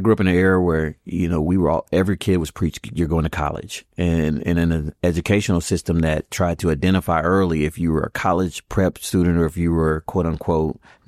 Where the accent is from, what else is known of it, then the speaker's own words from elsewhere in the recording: Tampa, Florida, United States; No, this was outside. I grew up outside of the Tampa area.